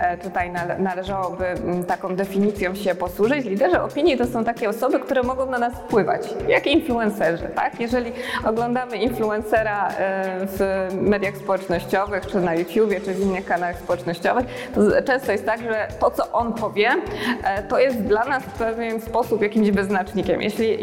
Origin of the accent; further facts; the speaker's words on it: Silesian Voivodeship, Poland; ja rzeczywiście mieszkam tutaj od urodzenia i w którymś momencie postanowiłam, że nie będę się tego wstydzić, nawet jeśli ktoś tam poza Śląskiem myśli o nas no niekoniecznie pochlebnie.